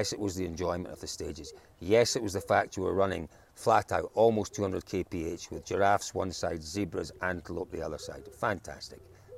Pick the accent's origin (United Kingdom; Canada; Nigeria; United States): United Kingdom; Scotland; as a Scotsman